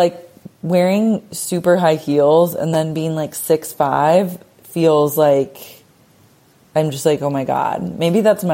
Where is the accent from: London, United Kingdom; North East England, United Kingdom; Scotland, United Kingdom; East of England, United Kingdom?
London, United Kingdom; now in Australia; Before I moved to Australia, I grew up in slash around London and worked as a journalist.